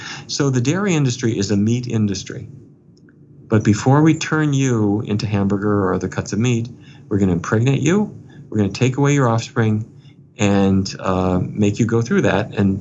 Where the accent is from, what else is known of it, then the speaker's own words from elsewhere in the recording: Fargo, North Dakota, United States; When I was growing up in Fargo, North Dakota, every day was roast beef, baked potatoes, and corn